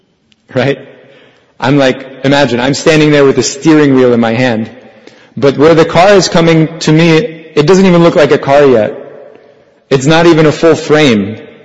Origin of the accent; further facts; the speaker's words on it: Detroit, Michigan, United States; I'm from Detroit, and so Detroit is famous for the assembly line.